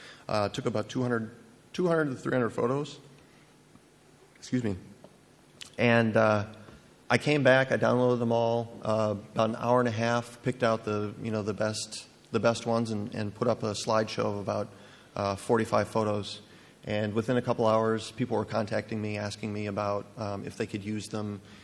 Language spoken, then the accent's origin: English; Wisconsin, United States; I put it next to my hometown in Wisconsin, which is 2,500 people